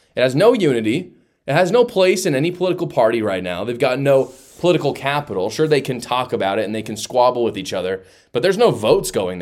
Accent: United States; And because I'm American, I care about America first.

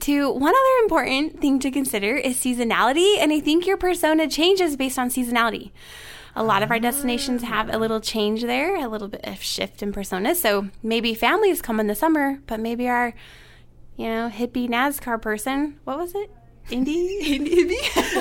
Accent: Idaho, United States; Meat and potatoes. I'm from Idaho.

